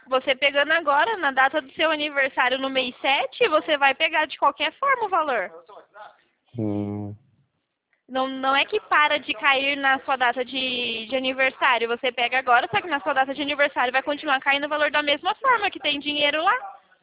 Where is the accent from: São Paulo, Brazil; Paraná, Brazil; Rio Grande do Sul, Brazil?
São Paulo, Brazil; Eu sou de São Paulo.